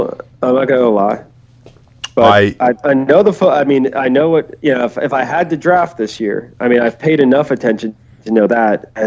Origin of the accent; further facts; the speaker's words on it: New Jersey, United States; I grew up in New Jersey, so you know, so New Jersey is like a 2/3 Giant.